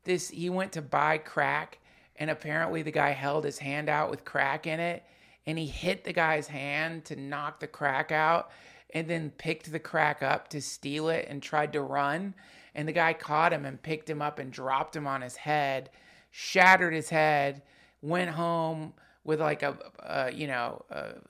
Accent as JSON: {"language": "English", "town": "Hendersonville", "region": "North Carolina", "country": "United States", "tie": "born or raised there", "said": "when I was growing up in Hendersonville, North Carolina."}